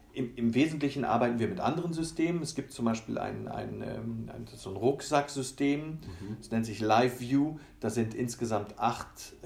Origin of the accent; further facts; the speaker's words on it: Rhineland, Germany; Ich bin im Rheinland groß geworden